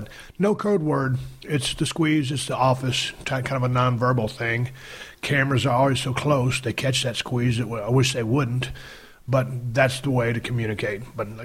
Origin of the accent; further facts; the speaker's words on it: Texas, United States; growing up in South Texas, working with my dad, hauling hay in the hay fields, working on the side of the roads with the highway department, you know, just South Texas stuff